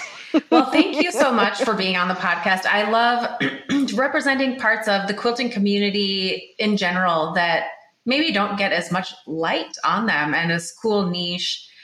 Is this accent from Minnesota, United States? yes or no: yes; Minnesota, United States; Yeah, I grew up in Minnesota, so not far from in the Twin Cities, so not far.